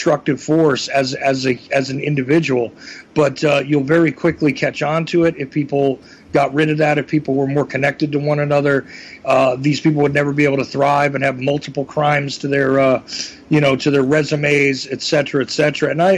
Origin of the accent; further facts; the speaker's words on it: Northeast, United States; I don't have a problem with name calling. I'm from the Northeast.